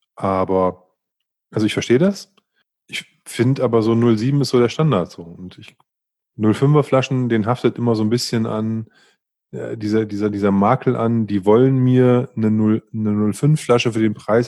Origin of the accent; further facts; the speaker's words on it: Northern Germany, Germany; ich bin ja im Norden groß geworden und da trinkt man halt Pilz.